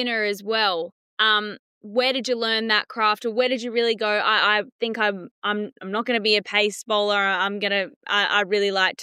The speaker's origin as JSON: {"language": "English", "country": "Australia", "said": "I'm an Aussie."}